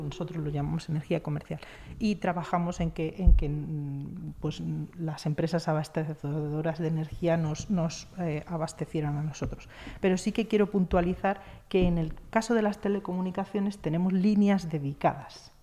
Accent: Valladolid, Castile and León, Spain; moved away as an adult; now in Madrid, Spain; Yo vine de Valladolid a trabajar en Madrid en una empresa

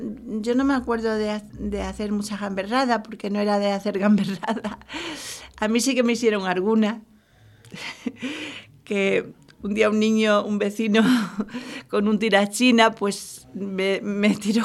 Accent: Guadalcanal, Andalusia, Spain; born there; Pues nací en el pueblo, en Guadalcanal, en el 1949, en octubre.

